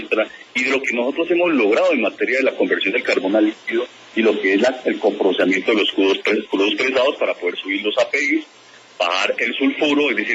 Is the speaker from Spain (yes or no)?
no; Colombia; aquí estoy en Colombia, en mi país